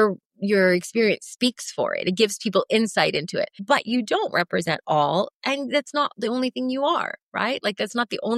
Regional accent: Canada; I do identify as a Canadian woman.

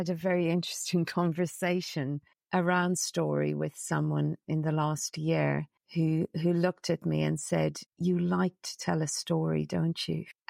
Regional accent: Ireland; And the problem is I'm Irish and Irish people love a good story.

